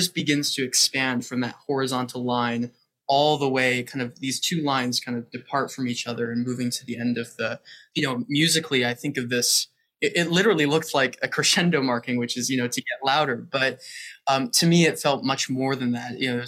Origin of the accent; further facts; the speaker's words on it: Washington, District of Columbia, United States; I grew up in Washington, D.C., and just outside of the city.